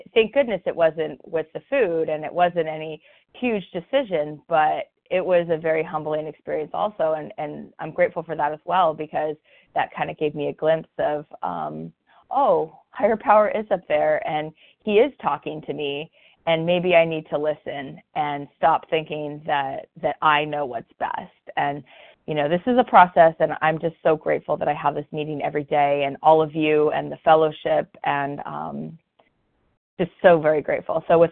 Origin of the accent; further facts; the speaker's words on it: California, United States; I'm from Southern California.